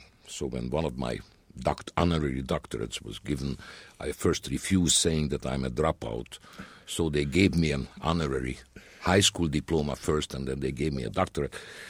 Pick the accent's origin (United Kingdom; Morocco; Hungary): Hungary; Budapest; moved away; also born or lived in France; I grew up in Budapest, and I was eventually, when the war was over, for a short while, the principal cellist of the Budapest Opera and Philharmonic as well. And then I left for France, and I lived in France for 2 years.